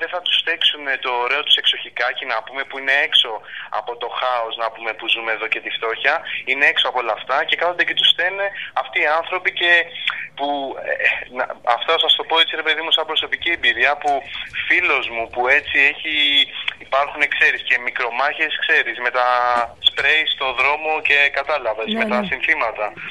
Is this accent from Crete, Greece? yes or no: no; Peristeri, Attica, Greece; εγώ προσωπικά, να το πω, που είμαι και από το Περιστέρι